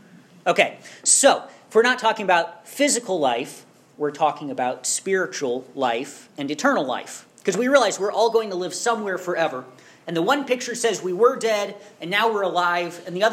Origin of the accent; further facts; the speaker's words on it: Iowa, United States; I don't know if you ever heard this growing up in Iowa.